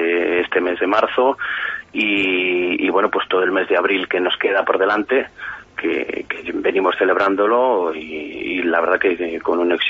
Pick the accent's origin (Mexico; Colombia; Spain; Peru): Spain; Duruelo, Castile and León; Somos oriundos de Duruelo y bueno, pues conocemos a los ganaderos de la zona